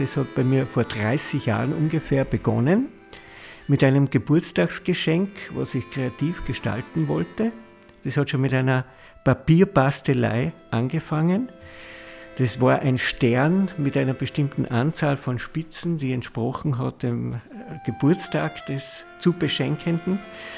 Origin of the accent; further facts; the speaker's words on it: Bad Aussee, Styria, Austria; Ich bin ein gebürtiger Ausseher